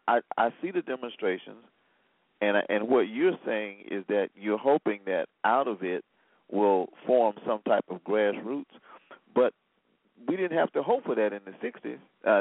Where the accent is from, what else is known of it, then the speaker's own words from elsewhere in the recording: Selma, Alabama, United States; I was remembering in the 60s, I grew up in Selma.